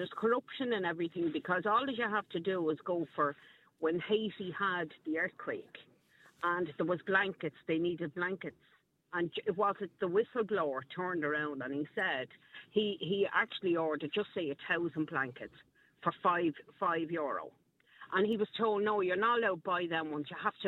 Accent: Crumlin, County Dublin, Ireland; I'm actually from Crumlin. So my two older kids are in their 30s.

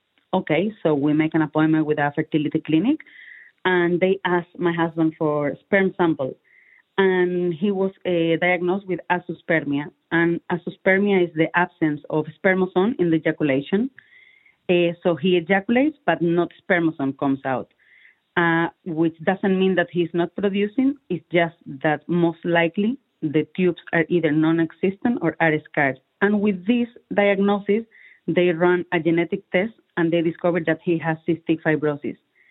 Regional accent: Spain; English is a second language; moved away; I've been calling clinics outside in the UK, in Germany, in my home country in Spain.

